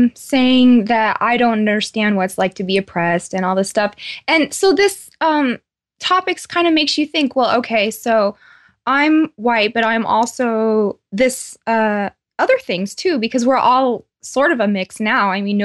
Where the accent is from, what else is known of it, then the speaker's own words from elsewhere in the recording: California, United States; I grew up in Southern California, so it was never even an issue to have all the different races around me.